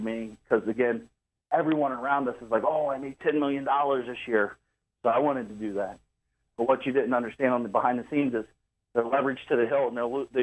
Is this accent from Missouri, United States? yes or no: no; Columbus, Ohio, United States; I'm from Columbus, Ohio area.